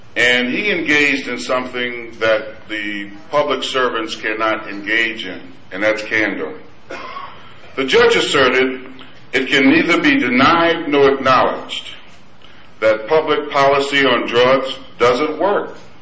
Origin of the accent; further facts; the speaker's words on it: Hartford, Connecticut, United States; I was born and raised here in Hartford, Connecticut. Played high school basketball at the field house here.